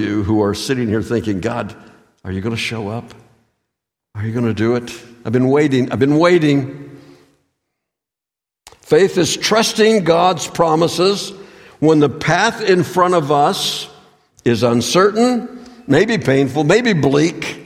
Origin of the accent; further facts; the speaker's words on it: West Virginia, United States; One of the bucket lists that I had was when I grew up in West Virginia, one of the places that you went to for your honeymoon was Niagara Falls.